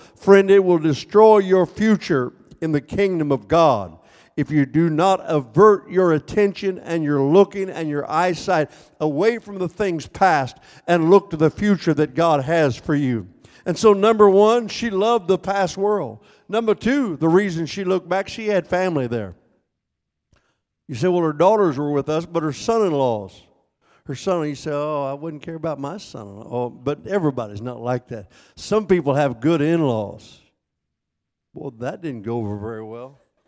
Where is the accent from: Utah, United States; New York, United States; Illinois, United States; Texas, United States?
Illinois, United States; Mattoon; born there; I was born in Mattoon, Illinois